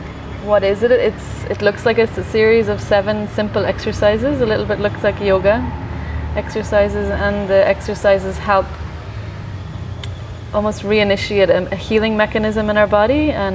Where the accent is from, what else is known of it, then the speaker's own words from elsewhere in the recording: Ireland; I'm from Ireland originally